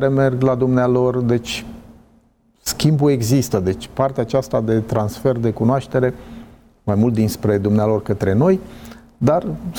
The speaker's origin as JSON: {"language": "Romanian", "country": "Romania", "said": "Eu, ca român, mă bucur că un student al nostru merge"}